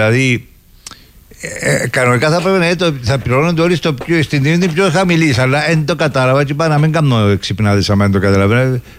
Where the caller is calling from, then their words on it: Limassol, Limassol District, Cyprus; από τη Λεμεσό.